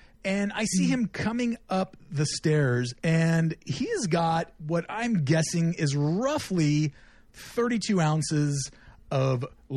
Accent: California, United States; And growing up in California, it was before the Sharks were ever around, I didn't know much about hockey.

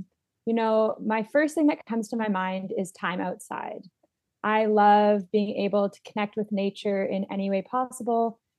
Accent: Winnipeg, Manitoba, Canada; now in Selkirk, Canada; and I grew up in Winnipeg.

